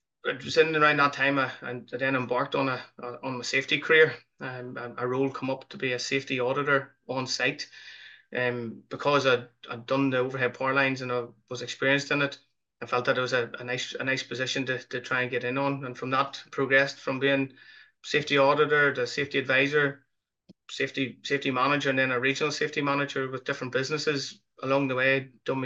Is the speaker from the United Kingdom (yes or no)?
yes; Dungannon, Northern Ireland, United Kingdom; I come from a small village called Eglish, was based outside of Dungannon. Originally, I was born and bred in Dungannon, and I moved out to Eglish whenever I was about 24, 25